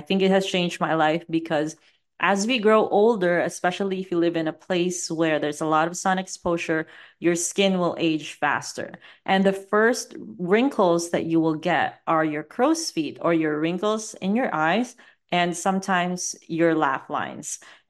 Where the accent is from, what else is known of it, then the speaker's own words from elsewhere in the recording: Philippines; But I grew up in the Philippines